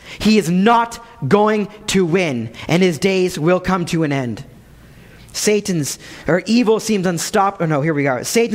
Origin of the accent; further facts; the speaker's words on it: Ottawa, Ontario, Canada; I grew up in Ottawa